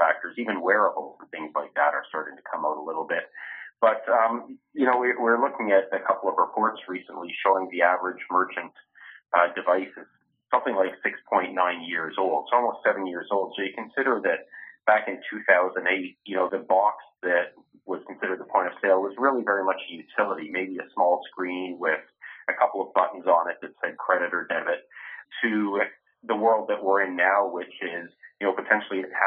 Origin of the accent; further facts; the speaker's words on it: Canada; I get to Canada a fair bit because it's my home country, actually.